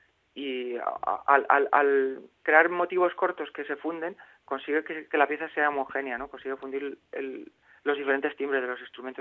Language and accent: Spanish; Valencian Community, Spain; Sí, los otros cuatro somos valencianos.